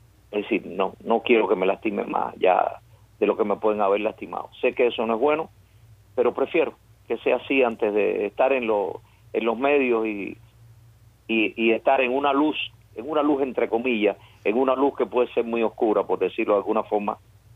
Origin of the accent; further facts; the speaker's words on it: Cuba; moved away; No, algún día regresaré a mi país. Yo salí de Cuba. Yo nunca me voy a ir de Cuba, claro.